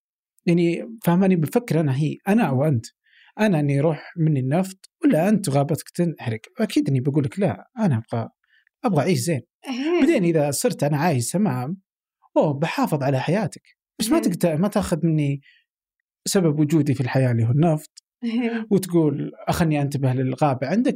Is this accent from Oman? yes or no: yes; Oman; لما تتكلمين أحس أقدر كعماني أقدر أفهم أكثر،